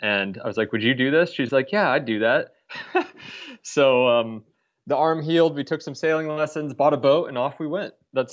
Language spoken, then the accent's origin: English; Des Moines, Iowa, United States; moved away as an adult; now in Stockholm, Sweden; I grew up in Des Moines, lived all over the U.S. And then about 10 years ago, I moved to Stockholm for a job.